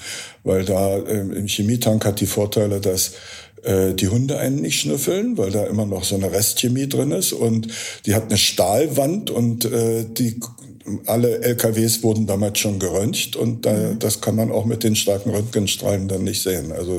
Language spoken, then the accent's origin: German; Berlin, Germany; als Berliner war es im NPD-regierten Dorf in Niedersachsen mit Wagenrädern an den weißen Häusern und kleinen Schubkarren mit Blumen drin, sagen wir mal, nicht so angenehm.